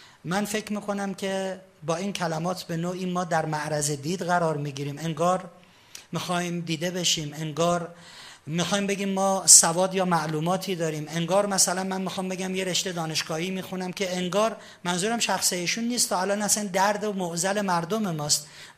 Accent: Shiraz, Fars, Iran; now in Tehran, Iran; من خودم شیرازیم، ولی الان فکر میکنم 25 ساله که تهران زندگی میکنم. با 25 سال تهران زندگی کردن که تهرانی نمیشم که.

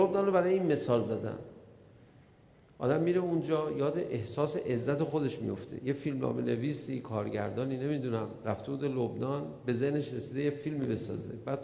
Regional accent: Iran; من گفتم ایران.

